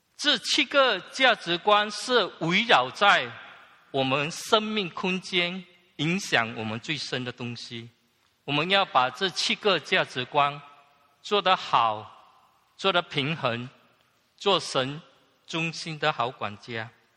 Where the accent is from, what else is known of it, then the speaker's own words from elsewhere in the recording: China; 我们中国人有句话说，有钱能使鬼推磨。